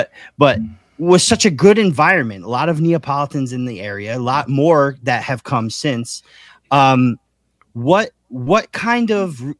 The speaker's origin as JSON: {"language": "English", "town": "Yonkers", "region": "New York", "country": "United States", "said": "I live up north. I'm from Yonkers, New York, but I live in Saratoga Springs, New York. So that's 3 hours north."}